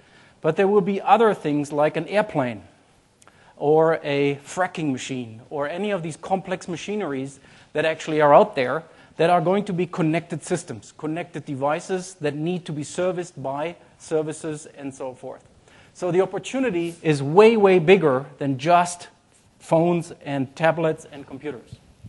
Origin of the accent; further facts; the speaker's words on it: Germany; English is a second language; As you might hear from my name and some of my accent, I'm a German.